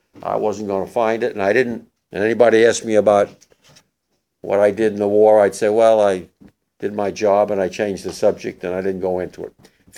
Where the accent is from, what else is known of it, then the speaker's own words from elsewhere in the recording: Englewood, New Jersey, United States; I was born in Englewood, New Jersey. As I said, I'm a Jersey boy originally, May 30th, 1926.